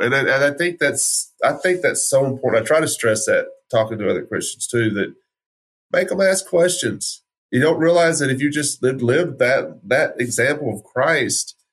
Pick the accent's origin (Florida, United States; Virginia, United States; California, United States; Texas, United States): Texas, United States; I grew up in West Texas, so that's gun culture.